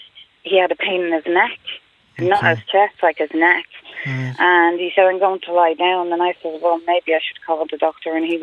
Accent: Leixlip, Leinster, Ireland; I was from Leixlip in Kildare

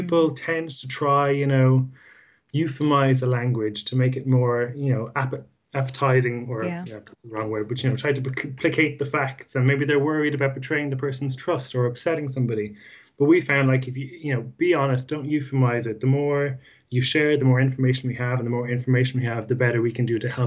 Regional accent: Ireland; we know as Irish people that what you need is, you know, people come around the house, someone boiling the kettle

